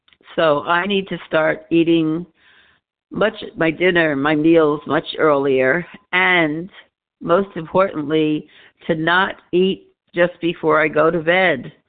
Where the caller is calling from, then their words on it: New York City, New York, United States; I'm calling from New York City.